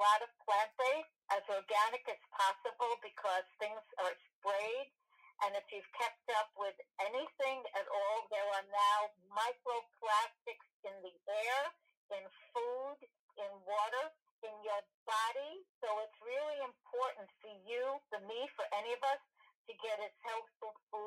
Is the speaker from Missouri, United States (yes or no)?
no; New York, United States; moved away as an adult; also born or lived in Florida; now in Costa Rica; And I'm from New York, born in New York, and spent 18 and a half years in New York, and then moved to Florida. And now, long story, it doesn't matter, I'm in Costa Rica.